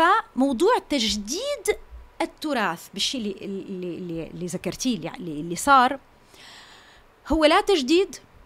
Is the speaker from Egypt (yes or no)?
no; Damascus, Damascus Governorate, Syria; يعني أنا ما ربيت هناك، أنا ربيت بدمشق